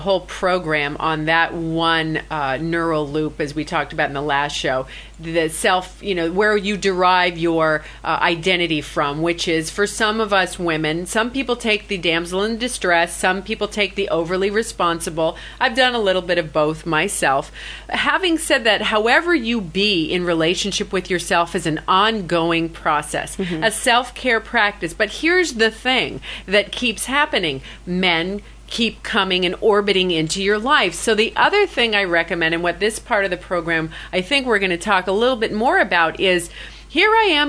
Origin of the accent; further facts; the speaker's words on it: San Francisco, California, United States; But I was born in San Francisco, so I'm a native Californian.